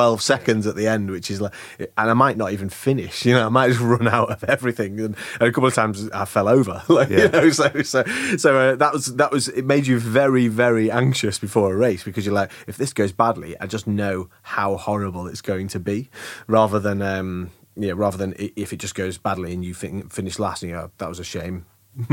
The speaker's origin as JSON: {"language": "English", "town": "Manchester", "region": "North West England", "country": "United Kingdom", "said": "So I'm from Manchester, and I had a really old-school northern coach"}